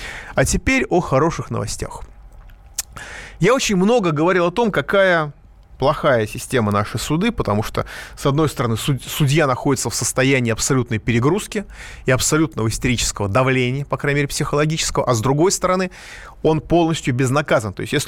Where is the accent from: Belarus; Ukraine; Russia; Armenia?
Armenia; я как армянин, это полностью разделяю.